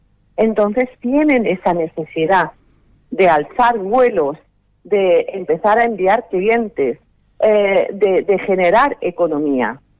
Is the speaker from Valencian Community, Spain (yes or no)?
no; Canary Islands, Spain